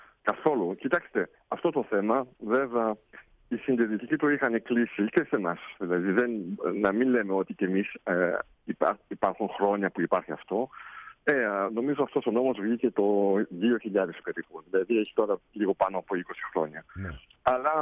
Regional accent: Greece; now in Belgium; ξέρουν ότι είμαι Έλληνας, το όνομά μου δεν το μπορεί να το κρύψει

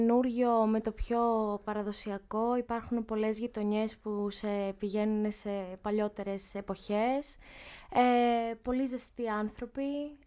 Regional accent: Crete, Greece; Το οποίο ήταν στις Μοίρες. Είναι μια κωμόπολη σχετικά κοντά στο χωριό μου.

